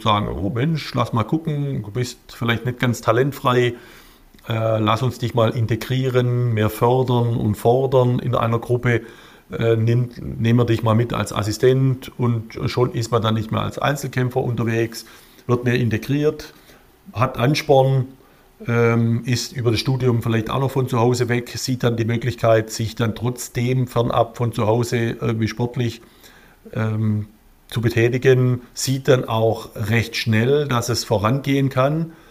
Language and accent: German; Baden-Württemberg, Germany; Das ist bei uns in Württemberg die erste Stufe, wo du von neutralen Beobachtern begleitet wirst.